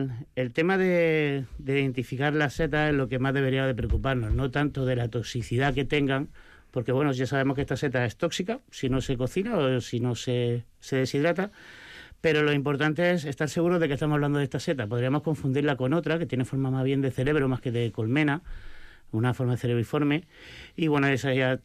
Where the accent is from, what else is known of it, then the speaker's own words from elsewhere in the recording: Almería, Andalusia, Spain; yo soy de Almería y yo me formé principalmente en Sierra Nevada, en la Sierra de Cazorla